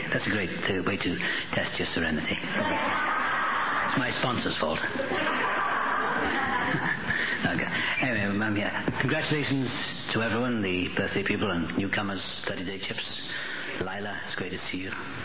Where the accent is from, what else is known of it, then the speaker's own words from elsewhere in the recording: Wales, United Kingdom; born there; Well, I was born in Wales.